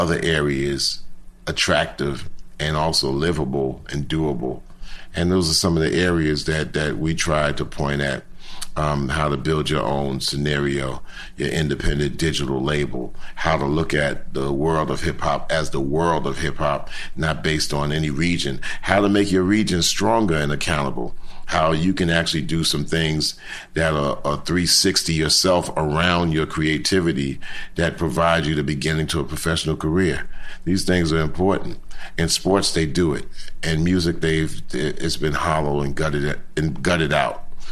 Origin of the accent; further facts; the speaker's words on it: New York City, New York, United States; So we grew up in New York in the 60s and 70s, from 0 to 15.